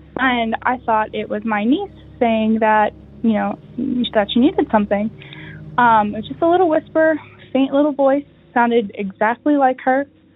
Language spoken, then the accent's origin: English; Pennsylvania, United States; Hi, Derek. … I'm from Pennsylvania.